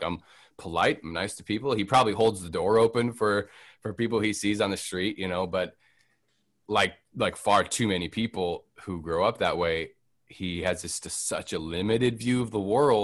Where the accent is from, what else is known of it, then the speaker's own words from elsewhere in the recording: Utah, United States; Like I grew up in Utah, like camping, fishing, hiking.